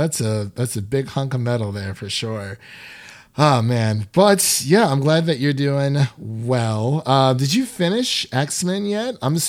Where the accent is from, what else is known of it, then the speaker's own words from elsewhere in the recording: Ohio, United States; I mean, I know we're from Northeast Ohio